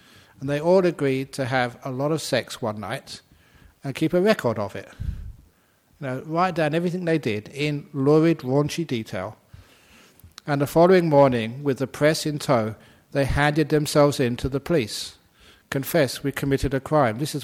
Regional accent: London, United Kingdom; I grew up in London. 1951 I was born, and I still remember walking along that river as a young boy

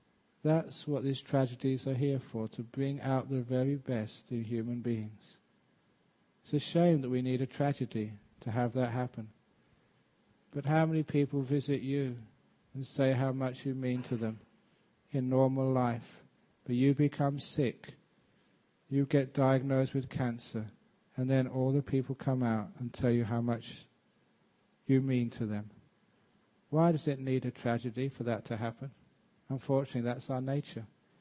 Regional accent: London, United Kingdom; born or raised there

